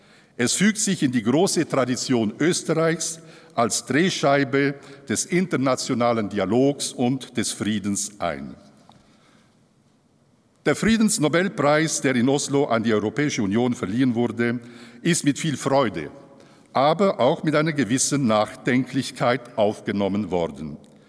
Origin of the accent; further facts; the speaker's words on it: Switzerland; Vielleicht darf ich als Eidgenosse mir erlauben zu sagen